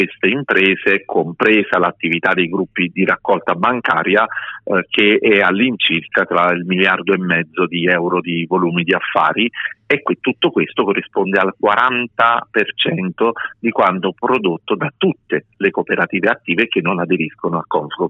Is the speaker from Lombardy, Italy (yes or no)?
no; Campania, Italy; sono napoletano un po' superstizioso